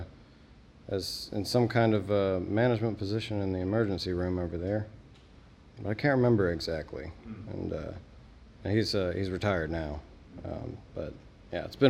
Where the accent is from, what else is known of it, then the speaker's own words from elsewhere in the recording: West Virginia, United States; also born or lived in Silver Spring, Maryland; So I was born in Silver Spring, Maryland, which is right just outside of D.C., and I grew up in the Eastern Panhandle, West Virginia.